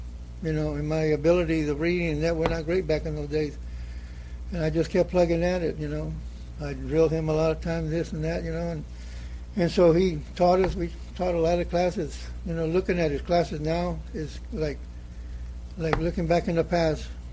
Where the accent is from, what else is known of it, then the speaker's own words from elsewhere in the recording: Tehachapi, California, United States; Well, anyhow … I'm from Tehachapi. I'm pastoring that little church right there in Tehachapi right now.